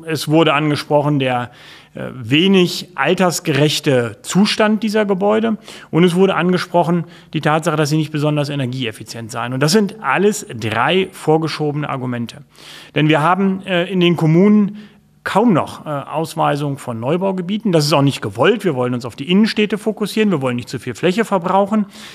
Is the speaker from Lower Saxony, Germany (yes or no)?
yes; Lower Saxony, Germany; bin ich, glaube ich, sehr unbayerisch als fast Norddeutscher. Insofern, ich glaube, ich bin ein typischer Niedersachse.